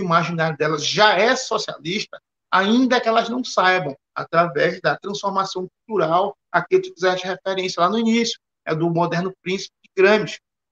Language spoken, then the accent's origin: Portuguese; Maranhão, Brazil; nós que somos nordestinos, eu morei tanto no interior do Nordeste quanto na capital, então eu conheço bem o interior, São Brabo do Maranhão, meu pai era bancário de Banco da Amazônia, eu passei um bom tempo no interior antes de voltar para a capital.